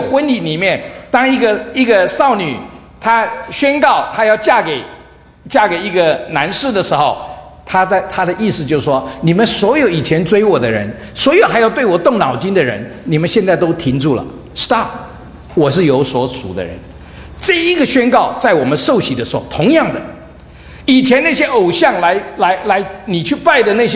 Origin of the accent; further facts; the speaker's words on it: China; 因为我们讲到归入，圣经说你要归入耶稣，我们中国人对这个归入就比较清楚